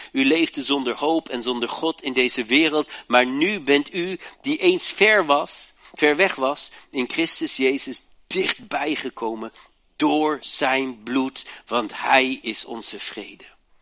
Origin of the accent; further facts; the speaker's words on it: Germany; nog in de oorlog geboren, de Tweede Wereldoorlog. Ik moet zeggen, ik ben opgegroeid in Duitsland